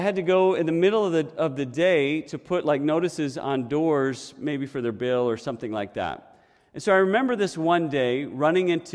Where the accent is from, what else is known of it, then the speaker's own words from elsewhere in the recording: Syracuse, New York, United States; in 1978, my family, we were living in upstate New York. I was born in Syracuse, and we were living south of Syracuse in the Finger Lakes area, if you know New York State.